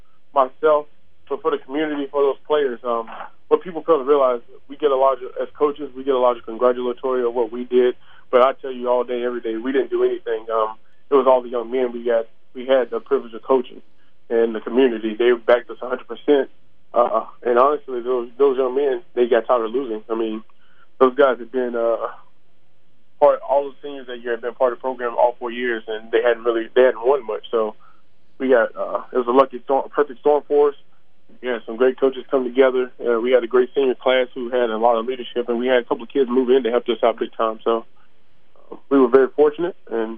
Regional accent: Lebanon, Missouri, United States; Well, I come from Lebanon, Missouri. I played high school football there.

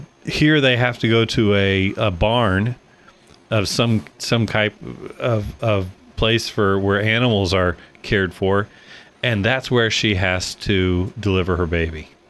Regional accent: Altamont, Kansas, United States; now in Independence, United States; I live in Independence, but I grew up in Altamont, and so it'd be like me having to go back to Altamont, where I was from

